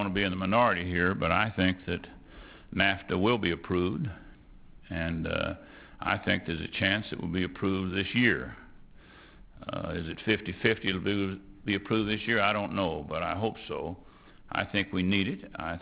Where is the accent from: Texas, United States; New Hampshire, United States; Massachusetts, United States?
Texas, United States; But even though I'm from Texas, I haven't lobbied anything in so long I can't remember.